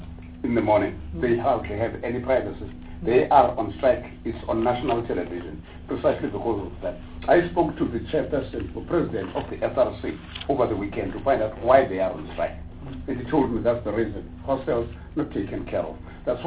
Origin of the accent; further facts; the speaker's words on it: Eastern Cape, South Africa; I come from Barrow, and next to my home is an institution called Walter Sisulu, a technical college.